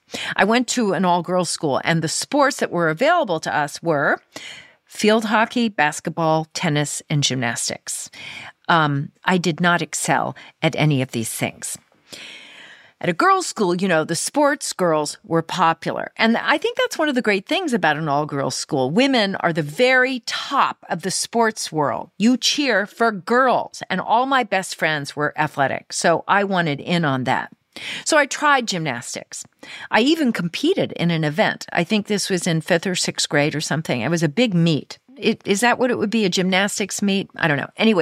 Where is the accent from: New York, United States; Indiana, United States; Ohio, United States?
New York, United States; born there; I was born in New York, and early on, I learned to ride a tricycle, and I was good at that trike. I rode it in the hallway of our building.